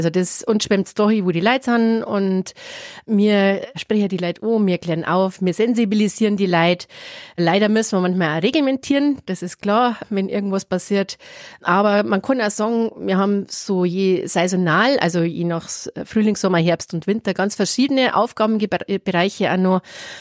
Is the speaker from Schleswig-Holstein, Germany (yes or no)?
no; Bavaria, Germany; now in Lenggries, Germany; ich bin nicht in Lingris geboren, ich bin aber mit 18 nach Lingris gezogen. Ich bin aus dem Isarwinkel, aber halt aus der Wolfratshauser Gegend, ja, also Lösach, Isarwinkel